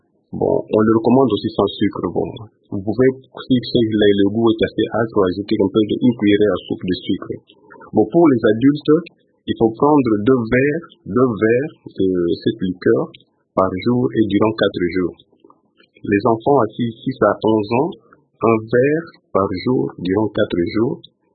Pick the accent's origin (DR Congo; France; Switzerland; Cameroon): DR Congo; Kinshasa; Et même si chez nous, à Kinshasa, dans beaucoup de parcelles, on trouve cette plantule